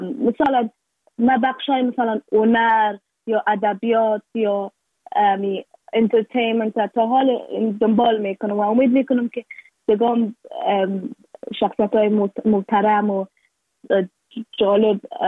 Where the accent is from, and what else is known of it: Afghanistan